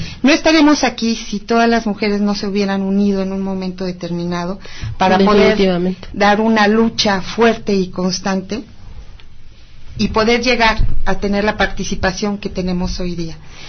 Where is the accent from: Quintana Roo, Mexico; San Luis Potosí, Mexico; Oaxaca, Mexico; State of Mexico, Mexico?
State of Mexico, Mexico; Huixquilucan; vengo del municipio de Huixquilucan